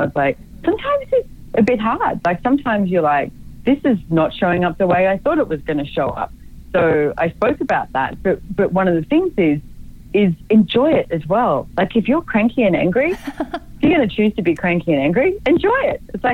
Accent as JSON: {"language": "English", "country": "Australia", "also_born_or_lived": "London", "moved": "as an adult", "said": "my first moving out of home was London, and I'm from Australia."}